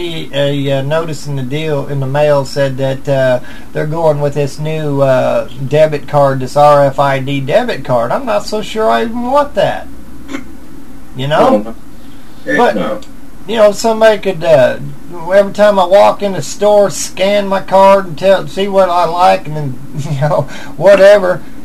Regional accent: Missouri, United States; I'm from Missouri.

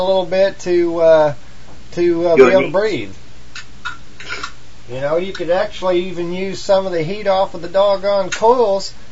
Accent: Missouri, United States; He's from Texas and I'm from Missouri, so we both got these weird accents.

